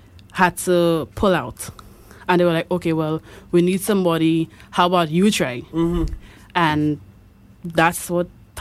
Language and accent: English; St. Lucia; also born or lived in Trinidad; I am originally from Trinidad. I was born in Trinidad, but I grew up here, so St. Lucians say that I'm St. Lucian and I need to just forget about Trinidad.